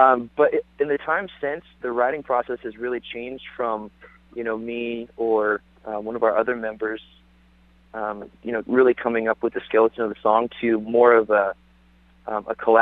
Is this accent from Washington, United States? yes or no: yes; Washington, United States; We're from Washington State, and so we're a little far away from most places.